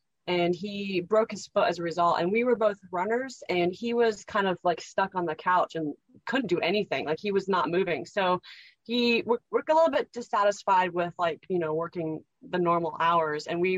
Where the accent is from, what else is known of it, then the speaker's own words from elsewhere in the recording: North Carolina, United States; also born or lived in Florida / United Kingdom / Ukraine / Colorado; Yeah, so I was born in Florida, grew up in North Carolina, spent some time in the UK when my mom remarried a British guy, and then Connor and I actually met in Ukraine and then moved back to Colorado together